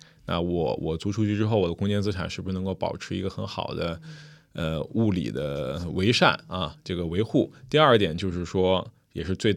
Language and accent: Chinese; Beijing, China; now in Shanghai, China; 我作为一个北京人啊，我已经住在上海十年了，那我十年都住在一个街道，就是新华路街道。